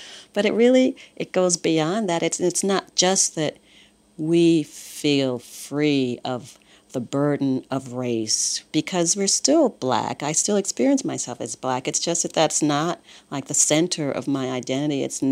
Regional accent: United States; accent: American; if I played up my American accent

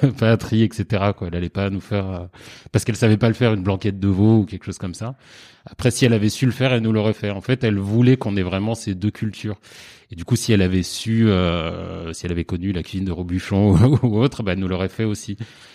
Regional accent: France; on est né et on a grandi en France. Par contre, on a toujours baigné dans la culture africaine

